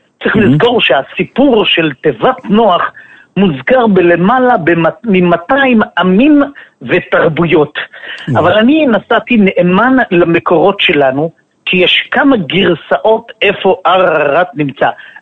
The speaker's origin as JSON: {"language": "Hebrew", "town": "Jerusalem", "region": "Jerusalem District", "country": "Israel", "said": "כירושלמי איש ירושלים"}